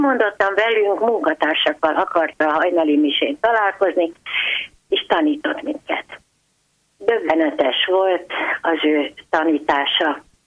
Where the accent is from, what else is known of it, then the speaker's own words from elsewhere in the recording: Hungary; akkor mint jó ismerős mondta Teréz anyának, hogy mi magyarok vagyunk.